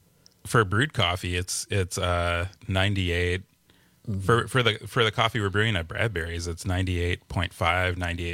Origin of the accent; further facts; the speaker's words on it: Milwaukee, Wisconsin, United States; I grew up in Milwaukee and we get pretty good tap water. It's sourced from Lake Michigan.